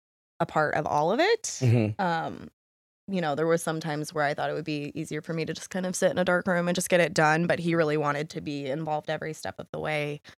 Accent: Asheville, North Carolina, United States; we got tickets to go see … in my hometown in Asheville, where we got married.

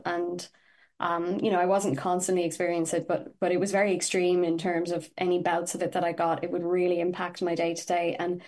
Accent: Galway, Connacht, Ireland; But actually, so I'm from Galway myself

